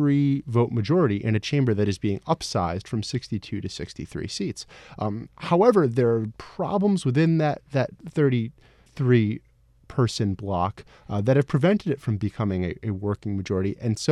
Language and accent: English; Clifton Park, New York, United States; I grew up in Clifton Park, a suburb about 30 miles north of Albany.